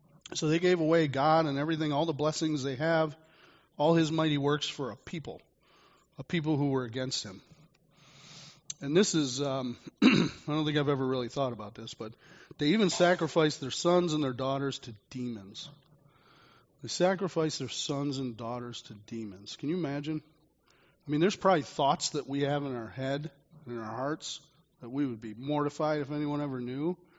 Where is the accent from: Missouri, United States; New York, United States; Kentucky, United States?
New York, United States; Jamestown; My friend Mark from my hometown back in Jamestown, New York